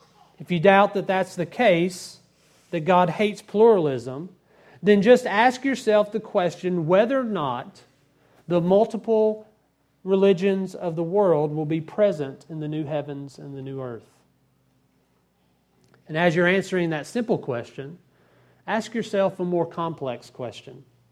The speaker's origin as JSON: {"language": "English", "region": "Bible Belt", "country": "United States", "tie": "born or raised there", "said": "I've heard it all of my life growing up in the Bible Belt."}